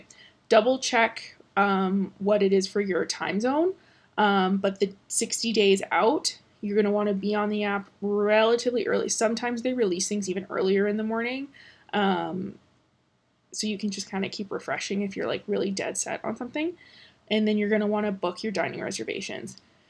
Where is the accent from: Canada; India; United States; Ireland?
Canada; I come from Canada